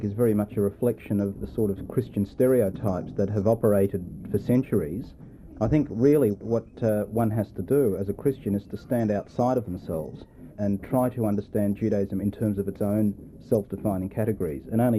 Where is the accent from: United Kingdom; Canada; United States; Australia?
Australia; I am an Australian, yet in a very significant way, I see myself spiritually and in terms of my consciousness being very much linked to the land of Israel